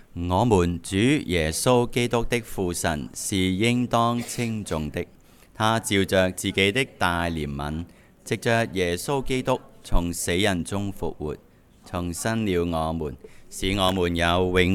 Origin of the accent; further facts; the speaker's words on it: China; 我哋中国人咧过年过节，我就记得新年咧细个咧，总有一碟餸就系鸡嚟嘅